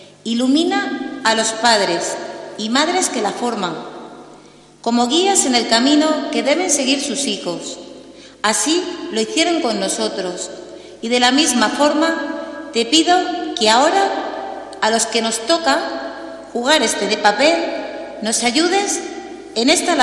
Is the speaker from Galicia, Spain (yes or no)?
no; Torrejoncillo, Extremadura, Spain; Gracias, Madre, por darme la oportunidad de nacer y crecer en este rincón extremeño.